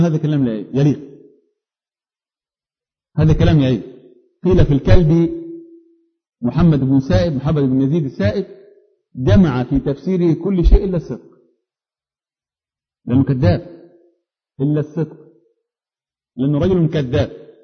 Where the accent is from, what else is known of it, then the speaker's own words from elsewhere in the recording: Upper Egypt, Egypt; انا رجل صعيدي معذرة جاي من اخر الخط